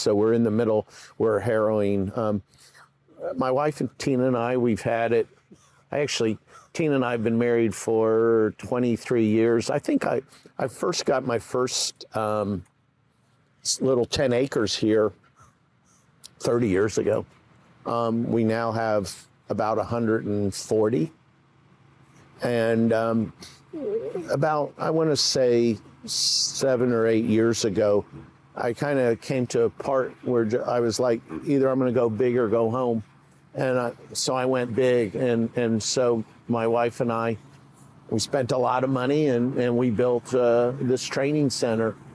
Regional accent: Indianapolis, Indiana, United States; born there; I do have three Canadian children that right. are there, but I was born in Indianapolis.

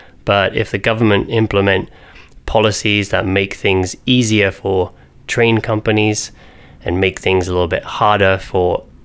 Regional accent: Norwich, East of England, United Kingdom; where I'm from, I come from Norwich.

